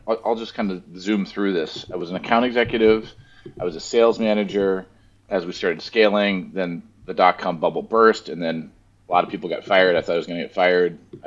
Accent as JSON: {"language": "English", "region": "East Coast", "country": "United States", "tie": "born or raised there", "said": "I grew up on the East Coast. I went to school on the East Coast in North Carolina."}